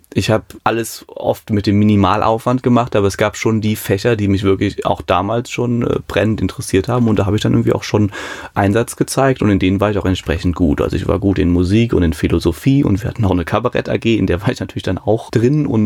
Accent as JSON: {"language": "German", "region": "Hamburg", "country": "Germany", "tie": "born or raised there", "also_born_or_lived": "Mayen", "said": "Mayen in der Eifel, aufgewachsen in Hamburg."}